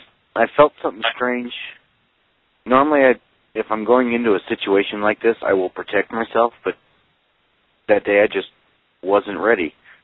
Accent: Northwest Territories, Canada; I'm not Dene, but I grew up in the area. I grew up in Crown Point, just about an hour south of here.

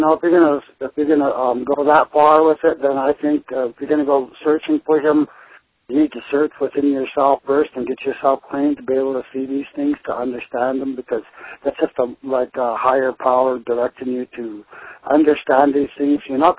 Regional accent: Montana, United States; Well, I'm a Native American. I'm kind of older, in my 50s, and I'm from the Blackfeet Nation here in Montana.

